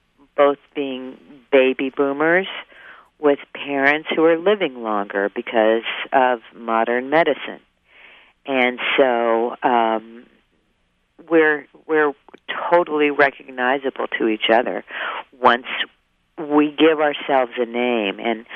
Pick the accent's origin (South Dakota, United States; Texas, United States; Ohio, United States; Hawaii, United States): Ohio, United States; Columbus; moved away; also born or lived in Los Angeles / Nevada; That's right. Yeah. I lived in Los Angeles for a long time. I'd been away from Columbus, Ohio, my hometown, for 20 years. I was in Los Angeles, and then I moved to a ghost town in Nevada and lived there 3 years